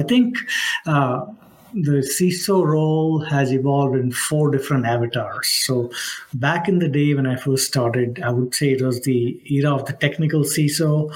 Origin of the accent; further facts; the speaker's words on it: Mumbai, Maharashtra, India; moved away as an adult; now in United States; So I grew up in Mumbai, India, as they say it now. It used to be called Bombay at the time. And for the life of me, I cannot stop calling it Bombay. So, but today I remembered that it's Mumbai. I came to the United States actually in 1988